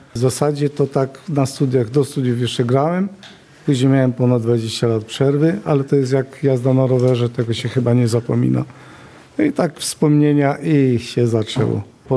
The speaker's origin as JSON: {"language": "Polish", "region": "Subcarpathian Voivodeship", "country": "Poland", "said": "My jesteśmy we trójkę z gminy Sokołów Małopolski"}